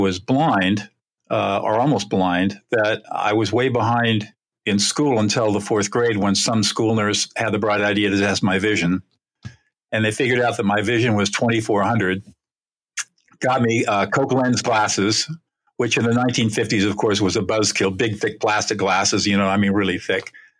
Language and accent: English; California, United States; I grew up in Southern California in affluence